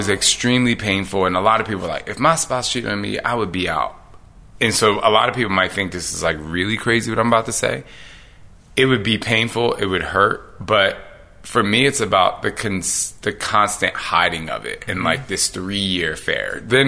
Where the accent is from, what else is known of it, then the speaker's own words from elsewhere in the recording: Philadelphia, Pennsylvania, United States; Also, you know, being in, growing up in Philly too, you go to the next block, you get jumped.